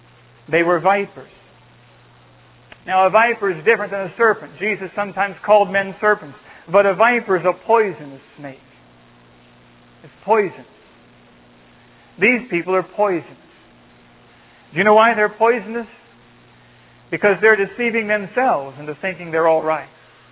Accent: Ohio, United States; I was from Ohio, and pride, proud, my heart, calling back home, writing.

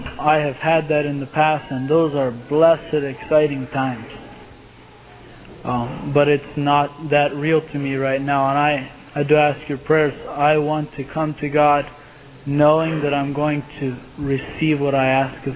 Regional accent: Ohio, United States; I'm staying with the Livies right now. I'm from Ohio.

